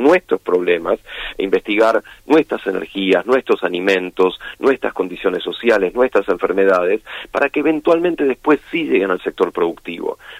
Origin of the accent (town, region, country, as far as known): Argentina